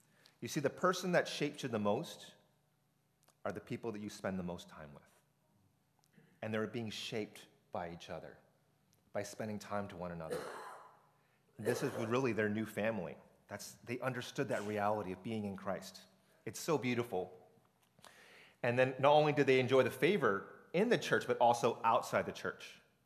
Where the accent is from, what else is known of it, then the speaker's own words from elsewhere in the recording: United States; I'm not fully Asian, and I'm not fully American. Sorry, I'm from America.